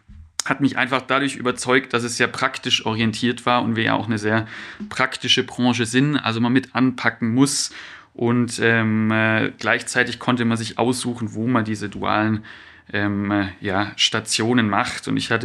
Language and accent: German; Stuttgart, Baden-Württemberg, Germany; Ich komme auch selber aus Stuttgart, 1990 da geboren, also jetzt 33 Jahre alt.